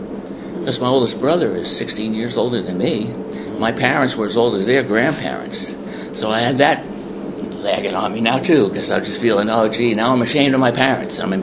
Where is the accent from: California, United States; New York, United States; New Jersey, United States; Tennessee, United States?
New York, United States; Staten Island; I'm the youngest of six in my family, born and raised on Staten Island, and had a happy childhood, lived on a little dirt road in Huguenot, went to PS5